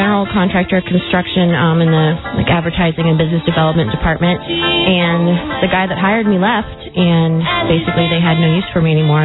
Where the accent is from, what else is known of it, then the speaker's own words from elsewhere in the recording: Virginia, United States; also born or lived in Los Angeles; I'm from Northern Virginia, and I moved to Los Angeles back in 99.